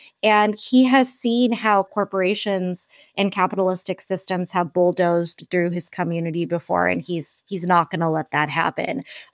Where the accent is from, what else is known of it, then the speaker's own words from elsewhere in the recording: India; A lot of them were from India, and I'm Indian.